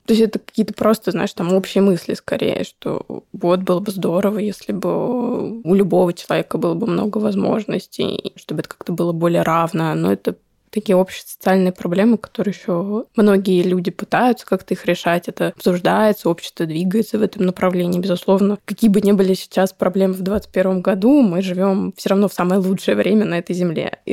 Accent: Moscow, Russia; born there; я родилась в Москве, да, это, наверное, лучше, чем в деревне, даже точно, по возможностям.

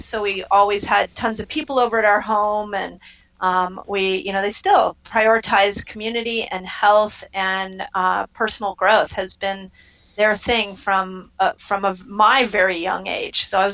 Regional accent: Los Angeles, California, United States; also born or lived in Kansas City, Missouri; I was born in Kansas City, Missouri. And at the age of one, I actually moved to Los Angeles. And so I was pretty much raised in Los Angeles.

